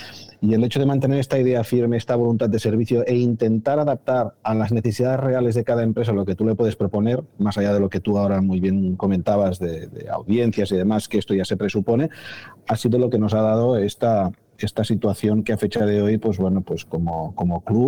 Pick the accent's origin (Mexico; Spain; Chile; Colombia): Spain; Igualada, Catalonia; Yo soy de Igualada y empecé trabajando para algunas entidades deportivas locales